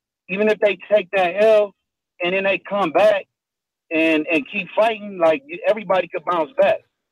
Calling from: Pomona, California, United States; I'm the first time caller. I'm calling from Pomona, California.

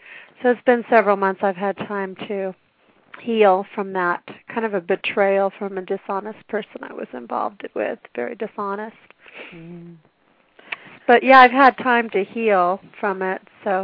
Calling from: California, United States; I'm in Southern California.

